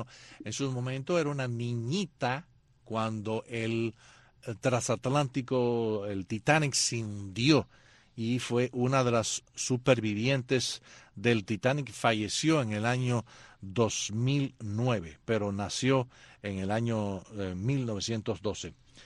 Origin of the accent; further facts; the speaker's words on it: New York, United States; born there; yo que nací en Nueva York